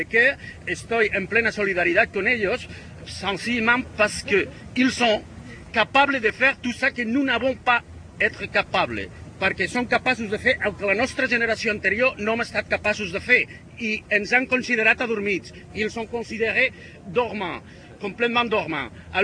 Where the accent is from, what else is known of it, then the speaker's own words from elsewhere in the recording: Catalonia, Spain; French is a second language; Je suis catalan, je suis espagnol, mais je suis une génération un peu plus grande.